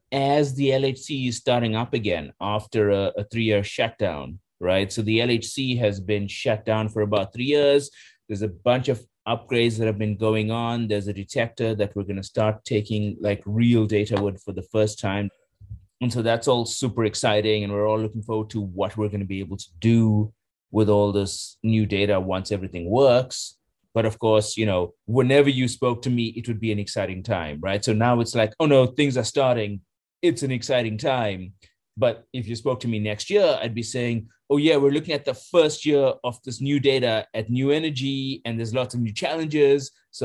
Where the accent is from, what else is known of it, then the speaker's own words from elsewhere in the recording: Durban, KwaZulu-Natal, South Africa; accent: a bit American; I sound a bit American, but I'm South African. I grew up in Reservoir Hills, like 10 kilometers over there, that way. I'm one of you guys